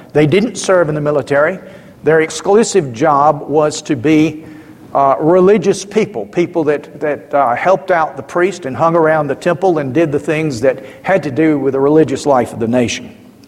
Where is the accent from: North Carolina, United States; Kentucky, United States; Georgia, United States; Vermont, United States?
Georgia, United States; now in England; One of the things that came as a shock to me when I moved to England was that, growing up in South Georgia, everybody speaks to everybody.